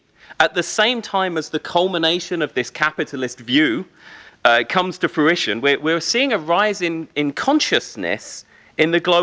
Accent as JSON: {"language": "English", "town": "Bristol", "region": "South West England", "country": "United Kingdom", "tie": "born or raised there", "said": "This is a video of my hometown of Bristol, but I work all over the world."}